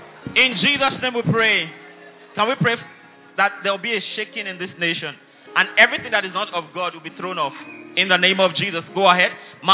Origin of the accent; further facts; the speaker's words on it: Nigeria; Because we are here. Because we are Nigerian. Nigeria has got to work for us.